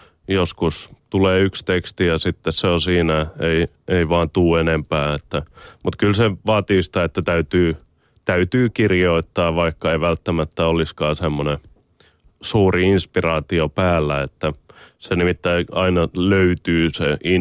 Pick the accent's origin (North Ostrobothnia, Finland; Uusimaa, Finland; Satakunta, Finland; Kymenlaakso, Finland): Uusimaa, Finland; Helsinki; mitä tapahtuu ehkä Helsingissä, joka on mun kotikaupunki